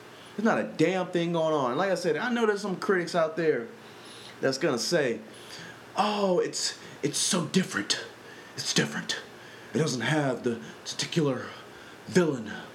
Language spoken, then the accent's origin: English; Compton, California, United States; And trust me, I grew up in Compton, so I think I would know something about that.